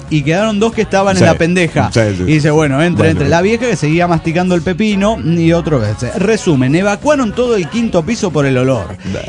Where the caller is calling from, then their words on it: Trelew, Chubut, Argentina; de Trelew, Argentina.